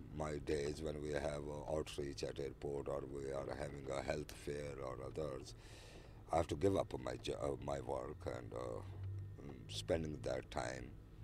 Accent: Pakistan; I'm from Pakistan.

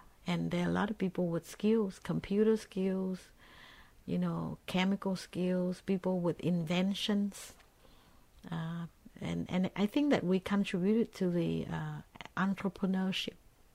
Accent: Vietnam; And when I grew up in Vietnam, I always thought of the country as being sexist.

